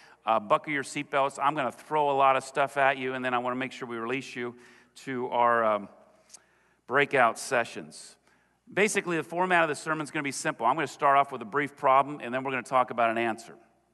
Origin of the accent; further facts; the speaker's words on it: California, United States; I am born and raised in the East Bay.